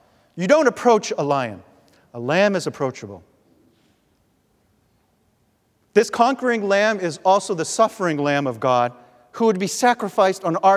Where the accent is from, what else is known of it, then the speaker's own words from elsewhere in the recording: New York, United States; now in Cambridge, United States; I could say I'm from Cambridge, but oftentimes my first instinct is to say, well, you know, I'm originally from New York.